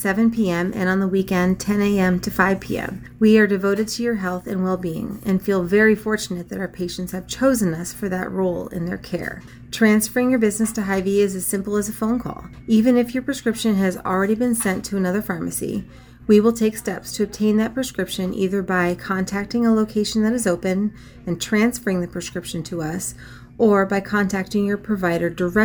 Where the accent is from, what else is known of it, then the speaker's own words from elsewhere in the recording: Iowa, United States; I'm originally born and raised in Iowa. We'll never leave Iowa. I live just north of town on a farm.